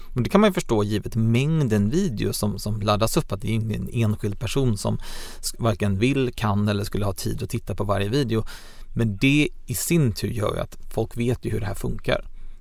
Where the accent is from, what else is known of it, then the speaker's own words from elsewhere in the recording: Malmö, Skåne, Sweden; jag tror inte att någon dansk under några som helst omständigheter skulle godkänna en Malmöbo som dansk